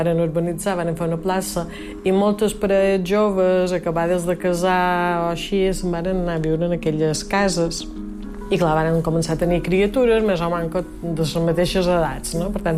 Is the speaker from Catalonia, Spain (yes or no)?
no; Inca, Balearic Islands, Spain; Som d'Inca. Vaig néixer a Inca a finals d'agost de 1960.